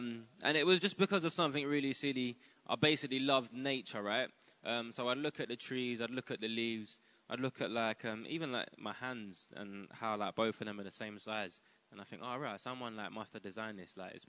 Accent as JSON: {"language": "English", "region": "London", "country": "United Kingdom", "said": "I'm a rapper from London. I'm very blessed to do what I do. I was raised in a Christian household. My mom was Christian. My dad was a Christian too."}